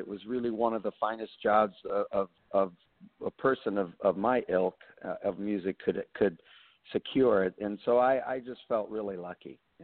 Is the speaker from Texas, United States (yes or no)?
no; Omaha, Nebraska, United States; Well, I grew up in the Midwest, and then literally right in the middle, actually, in Omaha, Nebraska.